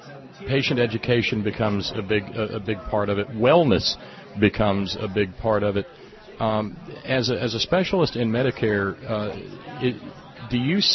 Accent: Appalachia, United States; I come from Appalachia, Mark, and we have a situation there where in a lot of small communities, you never see a doctor.

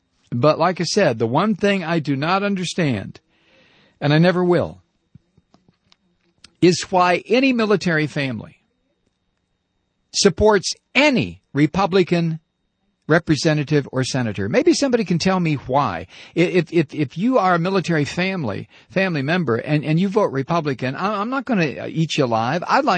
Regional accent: Georgia, United States; Hey, listen, I'm from Georgia, pal.

